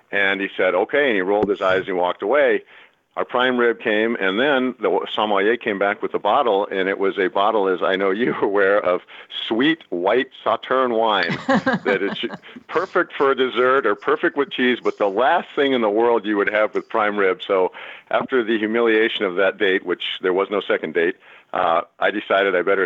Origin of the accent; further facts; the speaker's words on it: California, United States; Well, I grew up in California, where at a time when the California wine business was kind of on the rise.